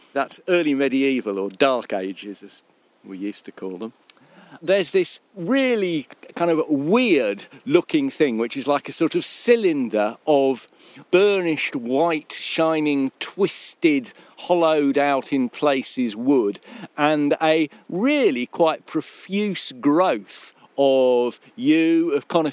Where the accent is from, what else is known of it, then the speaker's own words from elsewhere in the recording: London, United Kingdom; born there; I was born in London. My parents were Welsh and Cornish